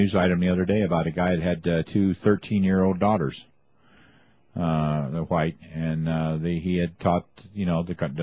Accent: Ohio, United States; you know, I'm originally from Ohio, but I'm live south of Mason-Dixon line now.

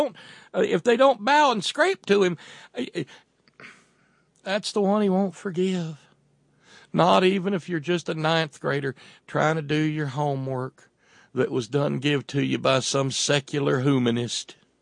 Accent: Appalachia, United States; Hey, I'm an Appalachian, I can say this.

